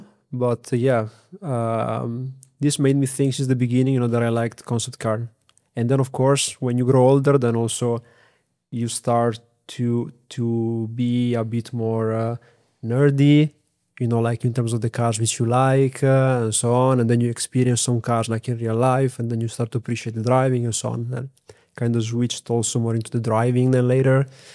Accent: Lugo di Romagna, Emilia-Romagna, Italy; English is a second language; I come from Emilia-Romagna, so it's the Italian region. I come specifically from the province of Ravenna. From a very small city, but is actually still, connected to the car industry. Because actually, my hometown is called Lugo di Romagna

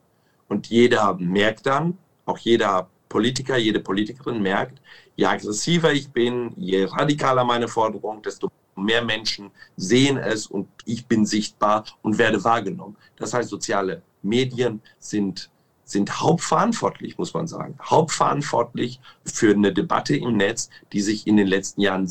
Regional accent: North Rhine-Westphalia, Germany; Vielleicht nicht bei uns im Sauerland, vielleicht auch nicht im Saarland als erstes.

